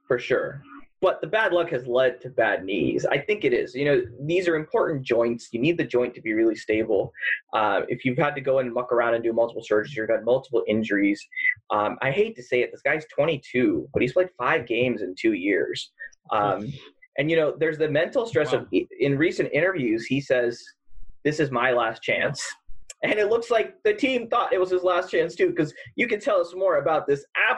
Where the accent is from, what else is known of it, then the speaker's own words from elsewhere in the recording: New York, United States; born there; My dad, so I was born in New York. My dad's a Giants fan.